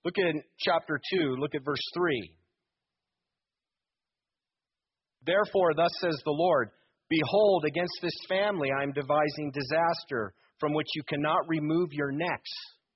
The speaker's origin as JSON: {"language": "English", "country": "United States", "said": "I'm an American"}